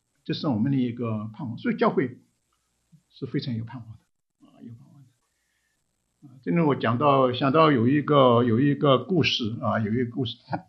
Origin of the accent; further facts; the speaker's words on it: China; 我们中国人啊，佛教比较有学问，对不对？